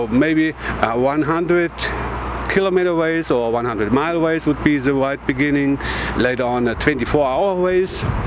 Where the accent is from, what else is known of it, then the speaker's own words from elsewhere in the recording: Germany; from Germany. Quite 56 years old.